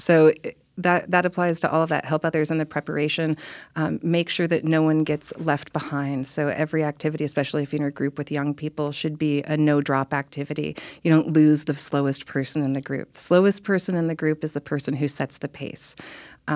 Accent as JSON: {"language": "English", "town": "Portland", "region": "Oregon", "country": "United States", "tie": "born or raised there", "said": "I grew up near Mount Tabor Park in Portland, which at that point was sort of this huge, wild, forested place."}